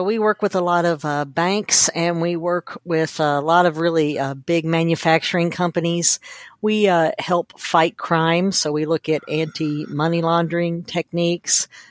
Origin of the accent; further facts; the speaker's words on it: Kentucky, United States; I grew up in Kentucky, which is a very rural area. And my daddy raised he worked on a farm and he had a store and a post office.